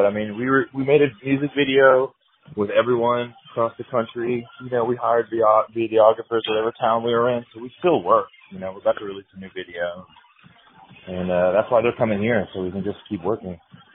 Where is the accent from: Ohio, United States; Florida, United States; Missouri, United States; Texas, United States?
Texas, United States; now in Los Angeles, United States; Mitch is from Wisconsin, I'm from Texas, drummer's from Denver, Gabe is from Brazil.